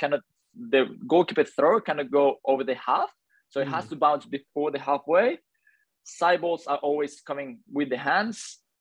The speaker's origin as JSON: {"language": "English", "town": "Tunja", "region": "Boyacá", "country": "Colombia", "tie": "born or raised there", "also_born_or_lived": "Bogota", "said": "as you said. I was born in Bogota, the capital city in Colombia. I moved and I was raised up in Tunja, which is 2 hours away."}